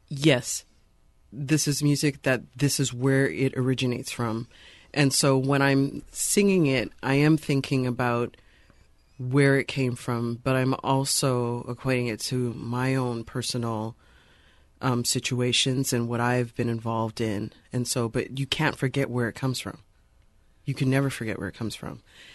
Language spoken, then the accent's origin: English; Canada; I'm Canadian